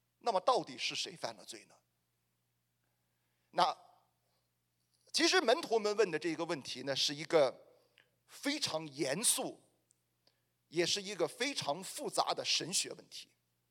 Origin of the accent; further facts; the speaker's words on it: China; 包括我们中国人的民间的信仰，我们都会很习惯性的把苦难和罪恶联系到一起